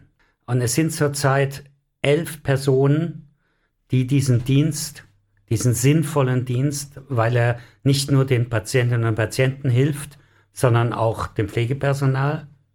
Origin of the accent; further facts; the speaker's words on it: Southern Germany, Germany; Ich komme auch aus Süddeutschland